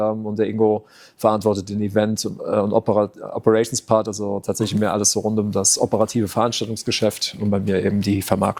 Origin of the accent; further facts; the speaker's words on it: Rhineland-Palatinate, Germany; Ich bin in der Region aufgewachsen und ich lebe auch nach wie vor 25 Kilometer von hier unlängst bei Mayen, im kleinen Dorf St. Johann, 1000 Einwohner Seelendorf.